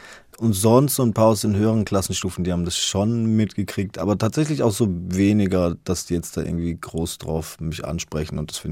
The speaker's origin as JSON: {"language": "German", "town": "Haslach", "region": "Baden-Württemberg", "country": "Germany", "said": "also ich komme aus Haslach"}